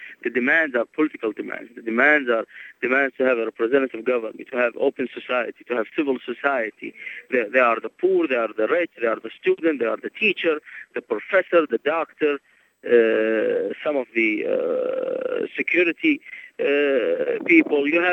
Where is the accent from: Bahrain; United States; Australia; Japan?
Bahrain; I'm originally from Bahrain.